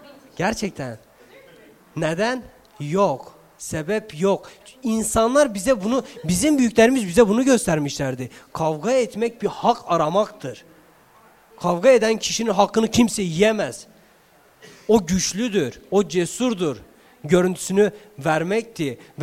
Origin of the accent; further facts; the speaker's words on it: Bingöl, Turkey; ben doğmuş ve büyümüş olduğum bir şehir vardı benim. Ben Bingöllüyüm, ben orada doğdum, orada büyüdüm ve o şehir gerçekten bir Texas gibiydi.